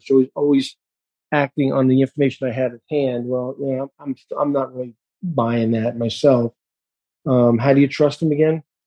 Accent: New York, United States; I had 7 friends in the Twin Towers, okay, and I'm a New Yorker

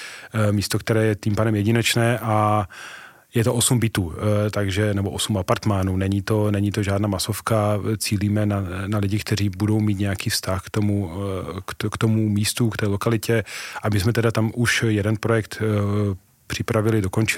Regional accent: Slovakia; now in Czech Republic; my jsme původem ze Slovenska, táta po odchodu ze Slovenska přemýšlel, co bude dělat

